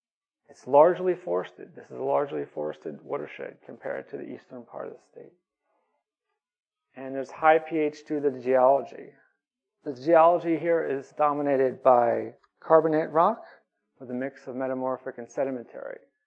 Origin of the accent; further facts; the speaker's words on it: Massachusetts, United States; So as you can see, since I'm from Massachusetts, all of our watersheds end at the border.